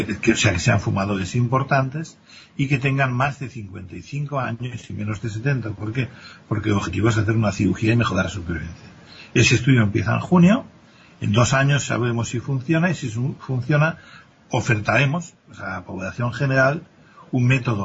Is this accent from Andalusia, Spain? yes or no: no; Catalonia, Spain; yo soy de Cataluña